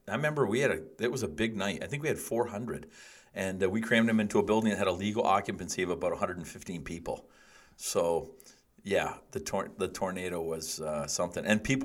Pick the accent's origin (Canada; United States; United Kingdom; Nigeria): Canada; Simcoe, Ontario; I remember we were in my hometown of Simcoe, and we had some guys that were clowning, and we've both done that.